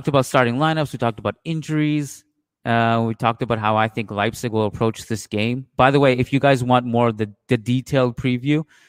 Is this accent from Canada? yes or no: yes; Canada; Yeah, I'm coming from Canada.